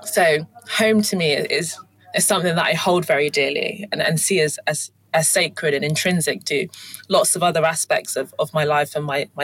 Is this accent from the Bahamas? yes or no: no; London, United Kingdom; also born or lived in Kent; So I was born in London and born in Streatham in southwest London, and then moved to southeast London, and then moved to Kent, and then went to boarding school in Hertfordshire, and then went to university in Leeds.